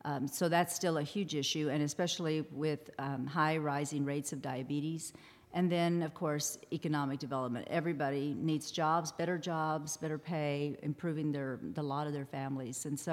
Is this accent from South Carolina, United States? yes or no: no; San Marcos, Texas, United States; moved away as an adult; also born or lived in Rio Grande Valley; I was raised in San Marcos, so I wasn't even from the Rio Grande Valley. I moved there in 1991 after I got out of law school.